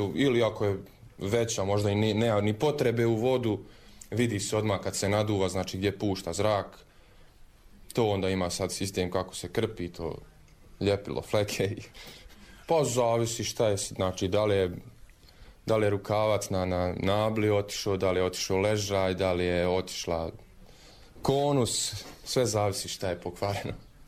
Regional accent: Modriča, Republika Srpska, Bosnia & Herzegovina; Pa bio sam ovdje kod nas, bio sam, znači kod nas u Modriči

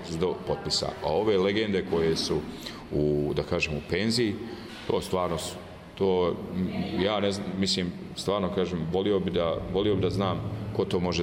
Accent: Banja Luka, Republika Srpska, Bosnia & Herzegovina; i ja namjerno potenciram da to bude Banja Luka, da to bude moj rodni grad

